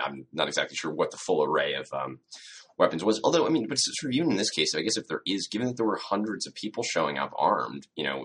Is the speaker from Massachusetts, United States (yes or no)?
yes; Boston, Massachusetts, United States; The images that came out of Boston, I'm from Boston